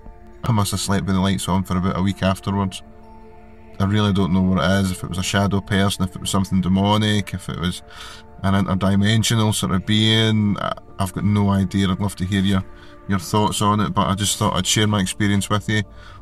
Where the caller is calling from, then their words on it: Scotland, United Kingdom; I'm calling from a small town in Scotland. I'll try and speak as cleanly as I can because I know my accent can be hard to understand sometimes.